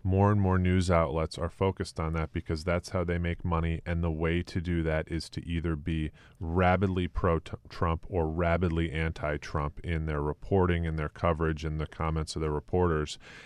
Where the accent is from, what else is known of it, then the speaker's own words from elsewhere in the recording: Hartford, Connecticut, United States; I remember growing up around Hartford, Connecticut